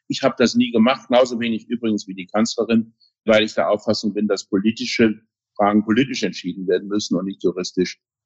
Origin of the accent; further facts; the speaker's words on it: Saarland, Germany; ich werde in Zukunft meine Zeit zwischen meiner Heimat im Saarland, wo ich wohne, und Berlin teilen